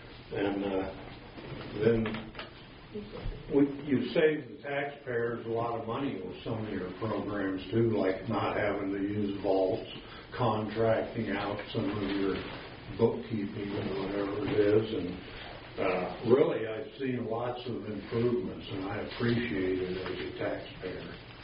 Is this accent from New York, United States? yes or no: yes; Buffalo, New York, United States; I'm from Buffalo here. I moved here in 13